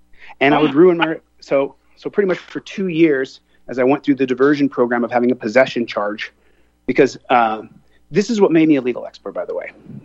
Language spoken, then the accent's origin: English; Lynwood, California, United States; born there; also born or lived in Colombia; No, I was born in California, went to Colombia till I was almost three. And then we moved back to the States because my mom wanted to make sure I was born in the same hospital she was born in Linwood, California.